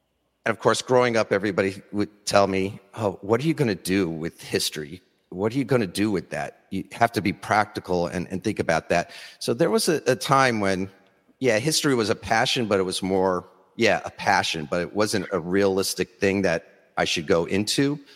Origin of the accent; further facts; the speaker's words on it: New York, United States; I grew up in New York, and one of the first trips I remember as a family was traveling to Gettysburg National Military Park in Pennsylvania.